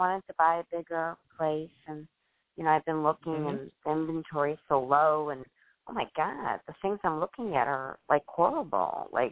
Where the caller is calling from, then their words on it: Illinois, United States; I'm calling from Illinois.